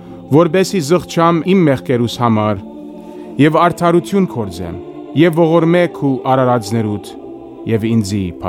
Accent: United States; But as a human being, as an American, I feel the pain

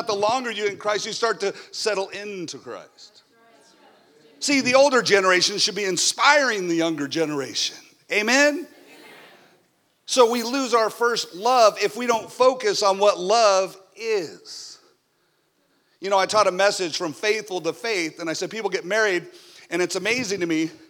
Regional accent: Arizona, United States; I was from Arizona. I'd never seen so much water.

